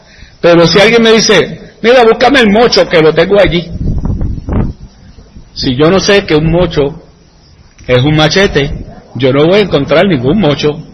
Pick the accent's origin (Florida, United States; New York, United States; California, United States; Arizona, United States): New York, United States; also born or lived in Texas / Mississippi / Kansas; nací y me crié en Nueva York. Viví 3 meses en Texas, 1 año en Mississippi y como 15 más en Kansas.